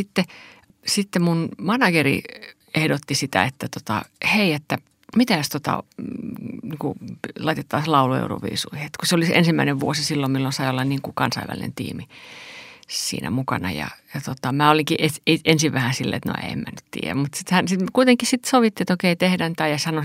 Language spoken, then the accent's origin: Finnish; Kokkola, Central Ostrobothnia, Finland; also born or lived in Turku; Mä oon syntynyt Kokkolassa ja siellä asuin, kunnes sitten menin opiskelemaan Turkuun.